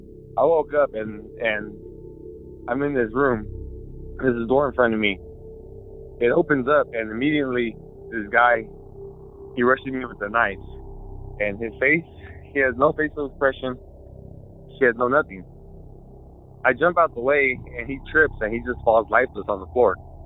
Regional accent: California, United States; I'm from California.

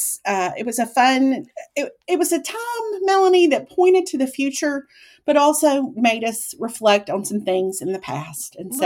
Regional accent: Meridian, United States; they're just kind of iconic in like my childhood memories, you know, and growing up in Meridian.

